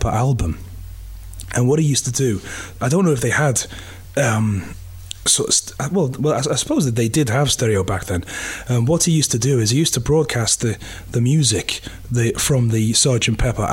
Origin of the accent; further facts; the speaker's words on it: Liverpool, North West England, United Kingdom; I may have mentioned once or twice that I'm from Liverpool.